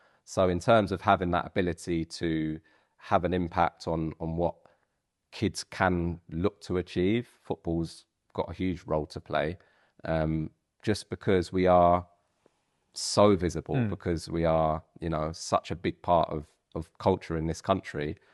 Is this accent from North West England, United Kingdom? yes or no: no; Tottenham, London, United Kingdom; It felt to me like just growing up in Tottenham.